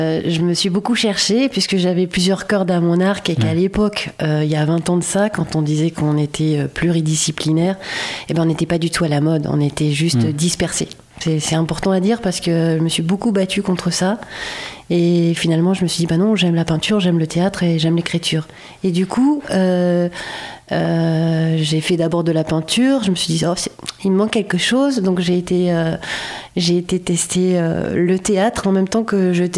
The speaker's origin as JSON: {"language": "French", "region": "Grand Est", "country": "France", "also_born_or_lived": "Strasbourg / Brittany", "said": "En fait, je suis originaire de Lorraine."}